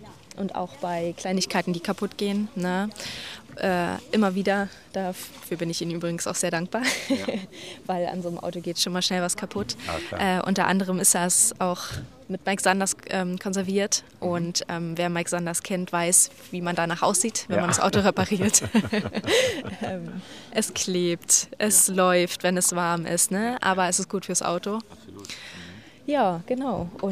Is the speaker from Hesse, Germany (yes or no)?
no; Strausberg, Brandenburg, Germany; Genau, ich komme aus Strausberg, Märkisch-Oderland, also aus Brandenburg.